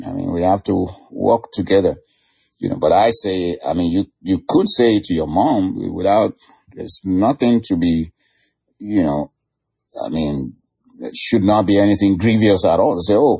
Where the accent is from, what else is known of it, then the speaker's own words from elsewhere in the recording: Nigeria; I know that we who are Nigerian parents, I'm a Nigerian parent, you know, but I have grown kids